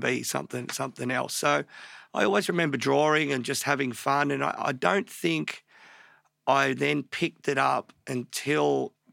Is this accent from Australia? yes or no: yes; East Preston, Victoria, Australia; Born in Panch Hospital in Northcote in like early 70s. Grew up in an area called East Preston.